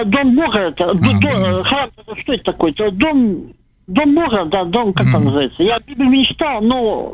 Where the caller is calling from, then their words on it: Saint Petersburg, Russia; Да, Санкт-Петербург.